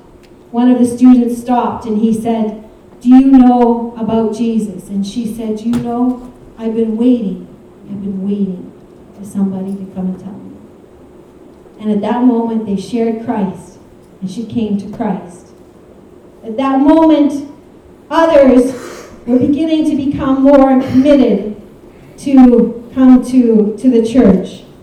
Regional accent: Canada; I'm a Canadian. What would I know about church ministry in Uganda?

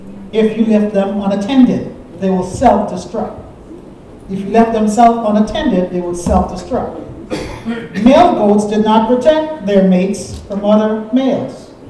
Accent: Guyana; I grew up in Guyana, and we have sheep and goats all the time.

